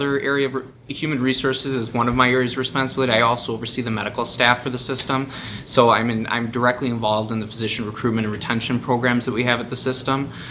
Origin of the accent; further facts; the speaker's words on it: Silver Lake, Wisconsin, United States; I've grown up in Kenosha County my entire life. I grew up in Silver Lake. I currently live in Paddock Lake.